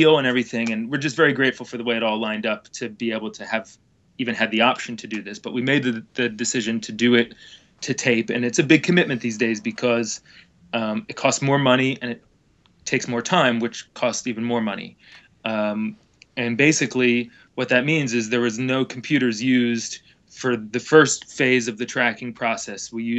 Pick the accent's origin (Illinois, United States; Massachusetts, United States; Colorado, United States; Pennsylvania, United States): Pennsylvania, United States; Philadelphia; So this is … speaking. I'm from Philly and the surrounding areas of Philly.